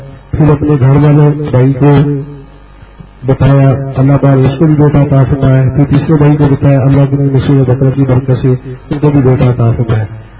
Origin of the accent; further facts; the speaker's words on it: Lahore, Punjab, Pakistan; میں لاہور کا رہنے والا ہوں.